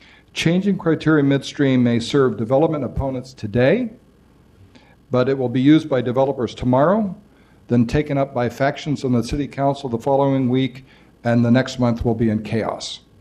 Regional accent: Portland, Oregon, United States; born there; I was born in North Portland. I lived in Northwest Portland, Southwest Portland, Northeast Portland, and now, last 9 years, Southeast Portland.

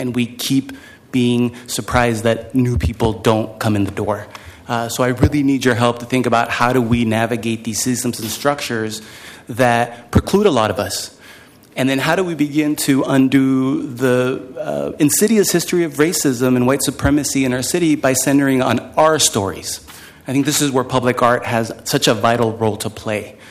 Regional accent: California, United States; also born or lived in Mexico; now in Portland, United States; I'm originally from Mexico, and I immigrated as a very early child and was part of a Mexican migrant family that went from Mexico to California.

